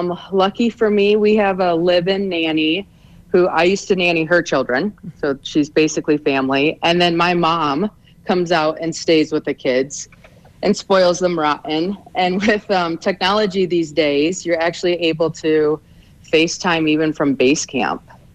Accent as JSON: {"language": "English", "region": "Michigan", "country": "United States", "tie": "born or raised there", "moved": "yes", "lives_now": "Park City, United States", "said": "No, actually, I grew up in Michigan. I moved to Park City, Utah in 2015."}